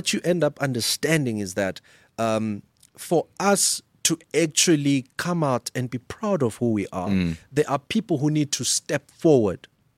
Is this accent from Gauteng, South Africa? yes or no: yes; Soweto, Gauteng, South Africa; when we were growing up in Soweto, people used to be ashamed to say, hey, I'm from Shawelo.